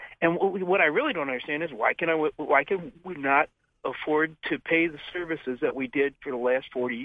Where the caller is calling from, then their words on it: Indianapolis, Indiana, United States; I'm from Indianapolis.